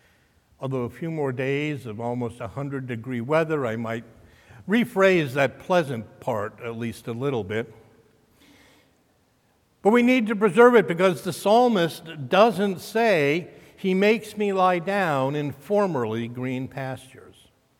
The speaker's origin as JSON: {"language": "English", "region": "New York", "country": "United States", "tie": "born or raised there", "said": "Growing up in Westchester County, just north of the Bronx, I remember smog alerts in New York City were much more common before the 1972 Clean Air Act."}